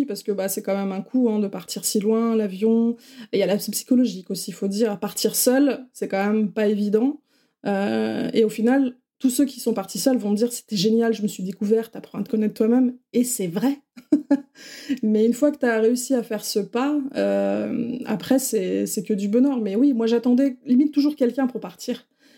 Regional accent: Hauts-de-France, France; moved away; je suis du Nord, moi je suis une ch'ti. j'ai quitté le Nord pour aller en région parisienne

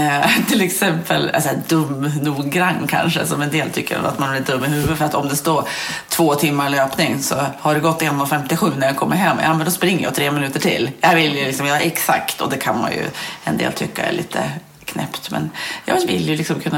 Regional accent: Olånger, Gävleborg County, Sweden; Jag tror att det var en byatävling hemma i Olånger. Där jag är uppväxt då.

